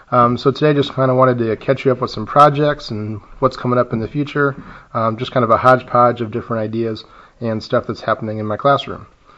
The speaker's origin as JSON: {"language": "English", "town": "Howells", "region": "Nebraska", "country": "United States", "tie": "born or raised there", "said": "I'm recording today in Howells, Nebraska, my hometown."}